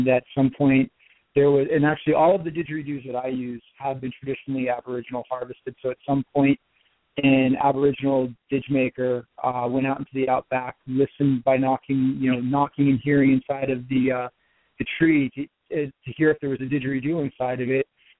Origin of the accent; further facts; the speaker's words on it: New England, United States; now in Pittsburgh, United States; I grew up in New England, which makes it really interesting when football season comes around.